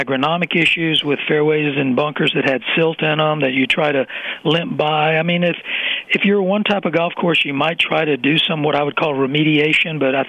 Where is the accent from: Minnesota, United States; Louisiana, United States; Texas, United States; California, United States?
Texas, United States; now in West Virginia, United States; I've been here about 7 years. I'm from Texas, and these people remind me of Texans.